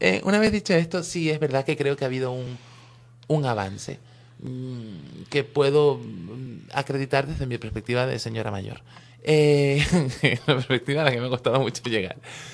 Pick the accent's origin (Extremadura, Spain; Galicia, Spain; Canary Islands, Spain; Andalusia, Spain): Canary Islands, Spain; Soy canaria, eso es muy importante para mí y para nadie más, me imagino. tengo casi 50 años.